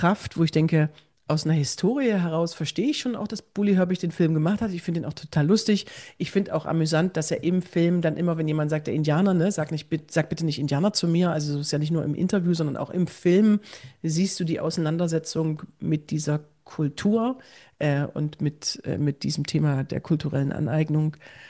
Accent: East Germany, Germany; Ich komme aus der DDR

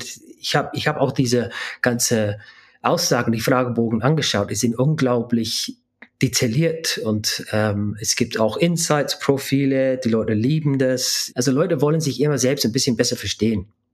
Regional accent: London, United Kingdom; German is a second language; moved away as an adult; now in Germany; ich hatte irische Eltern. Wir waren nicht die Reichsten, um das zu sagen. Ich bin in London aufgewachsen, Großstadt, Sozialwohnung. Und dann, man kämpft sich irgendwie nach oben. Und dann bin ich nach Deutschland vor 20 Jahren.

